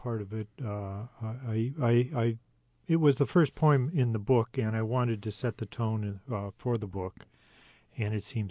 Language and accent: English; Iowa, United States; In Iowa, by the Wisconsin border, in the very Midwest of the Midwest.